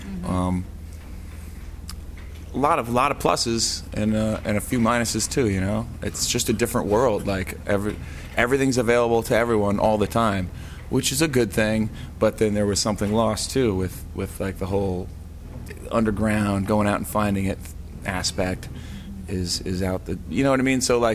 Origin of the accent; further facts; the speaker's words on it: East Coast, United States; I'd like to add that we are better pool players than Rancid because we're from the East Coast, so just for the record.